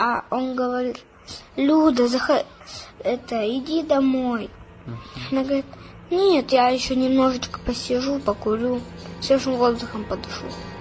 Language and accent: Russian; Kedrovy, Russia; Я из Кедрового, у меня там бабушка живет.